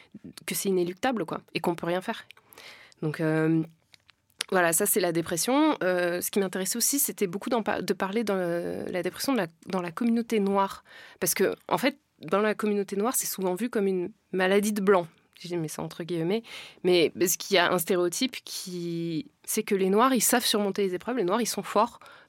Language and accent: French; France; born there; moi, je ne viens pas d'Afrique, je suis née en France